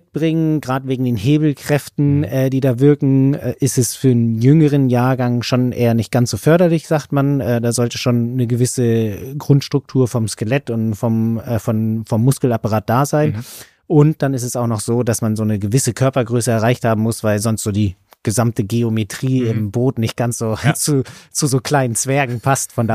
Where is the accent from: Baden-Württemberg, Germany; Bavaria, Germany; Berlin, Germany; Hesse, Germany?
Berlin, Germany; Ich komme aus Berlin